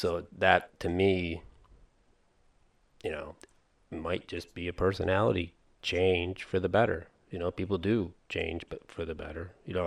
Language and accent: English; Argyle, New York, United States; because I grew up in Argyle, New York